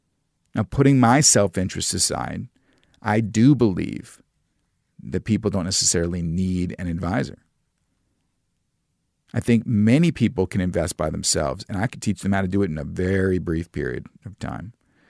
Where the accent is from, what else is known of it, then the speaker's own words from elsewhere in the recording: New York, United States; I grew up in New York and I read it quite a bit.